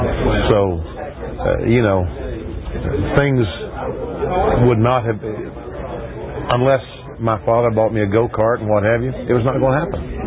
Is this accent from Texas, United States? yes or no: no; North Carolina, United States; Again, growing up in North Carolina, we had stock car racing.